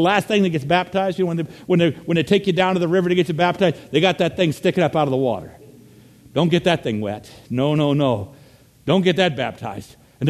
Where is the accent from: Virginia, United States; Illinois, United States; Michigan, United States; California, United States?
Virginia, United States; Now, I come from the Commonwealth of Virginia, where the land is just absolutely awful, and we do terrible things to it, like grow tobacco.